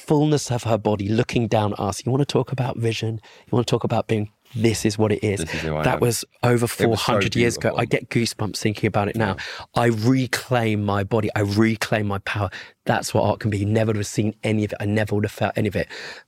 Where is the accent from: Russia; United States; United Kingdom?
United Kingdom; Southgate, London; No, I grew up in Southgate.